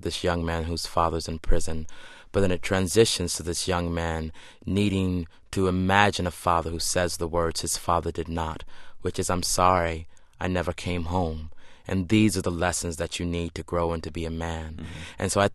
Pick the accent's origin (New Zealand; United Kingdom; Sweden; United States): United States; Dayton, Ohio; I grew up in Dayton, Ohio, with a single-parent mother